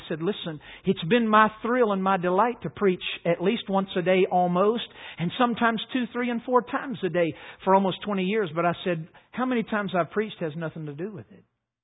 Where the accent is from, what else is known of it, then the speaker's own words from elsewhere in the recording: North Carolina, United States; Now, listen, I'm from North Carolina, so it took me a while to put two and two together.